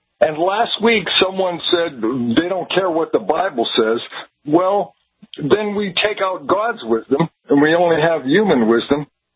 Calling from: Pennsylvania, United States; From Western Pennsylvania.

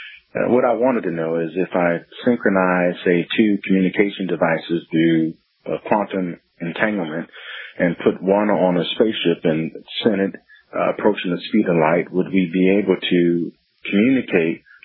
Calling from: Christiansburg, Virginia, United States; I'm from Christiansburg, Virginia. I listen occasionally on satellite radio.

